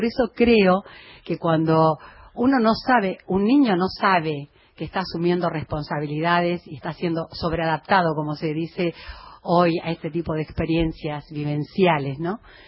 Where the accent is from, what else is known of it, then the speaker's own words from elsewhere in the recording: Morón, Buenos Aires Province, Argentina; Yo soy de Morón.